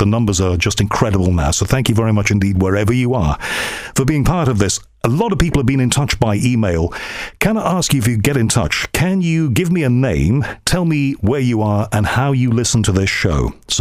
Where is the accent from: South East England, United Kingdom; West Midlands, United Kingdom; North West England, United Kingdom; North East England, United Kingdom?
North West England, United Kingdom; Liverpool; I was brought up in Liverpool on battered cod, chips and mushy peas, times two.